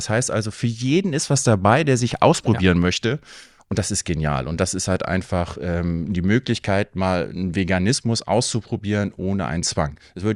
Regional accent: Husum, Schleswig-Holstein, Germany; Ich bin hier wieder in Husum. Ich bin wieder zurück in meiner alten Heimat. Ja. Ich habe hier viele Freunde, Bekannte, fühle mich einfach wohl in unserer tollen Hafenstadt hier.

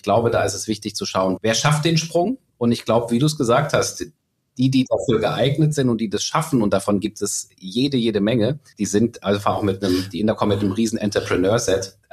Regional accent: Heidelberg, Baden-Württemberg, Germany; now in Frankfurt, Germany; Also ich bin Wahl-Frankfurter, ich bin Heidelberger, aber bin hier jetzt lang genug.

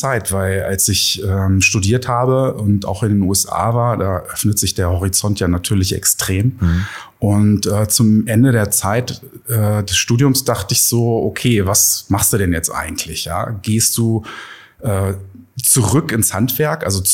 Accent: Nordstemmen, Lower Saxony, Germany; Ich bin in Nordstemmen groß geworden und da auch zur Schule gegangen.

